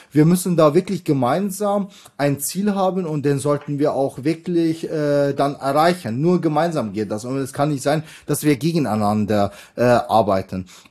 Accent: Bavaria, Germany; ich komme ja aus Bayern, wir haben über 140 Wasserkraftanlagen, kleine Wasserkraftanlagen

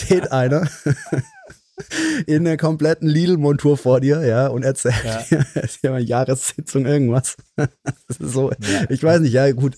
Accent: Mannheim, Baden-Württemberg, Germany; hier in meiner Heimatstadt in Mannheim

